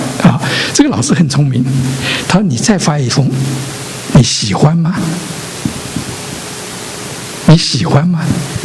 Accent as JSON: {"language": "Chinese", "country": "China", "said": "特别我们来自这个五千年文化的这个中国呢"}